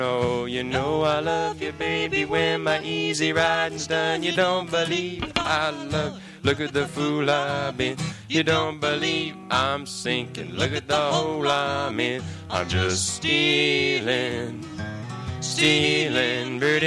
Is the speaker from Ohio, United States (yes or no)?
no; Colorado, United States; Well, seeing as we come all the way from Colorado, we might as well play a song that we've heard a lot out in Colorado, and it mentions Colorado.